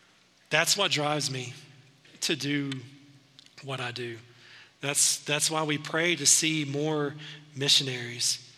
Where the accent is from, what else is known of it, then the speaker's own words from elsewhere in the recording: Tennessee, United States; also born or lived in Seattle; I grew up in Tennessee. Over the course of 25 years of being married, we've moved around some. We've lived in some different places. Lived in Seattle for about 6 years. That was way different than East Tennessee.